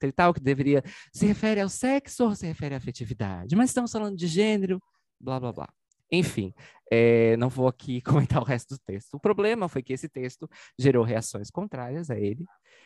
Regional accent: Brazil; Eu, como brasileiro, acho muito estranho que haja tanto espaço para colunas de opinião nos meios de comunicação de Portugal

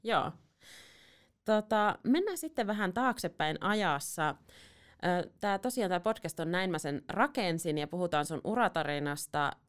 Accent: Oulu, North Ostrobothnia, Finland; now in Helsinki, Finland; kun mä tulin tänne Helsinkiin Oulusta muutin

